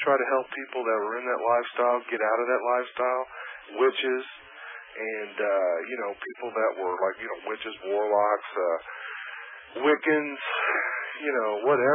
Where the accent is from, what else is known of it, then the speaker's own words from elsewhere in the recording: Kansas City, United States; Well, I tell you, where I come, like I come from Kansas City, right?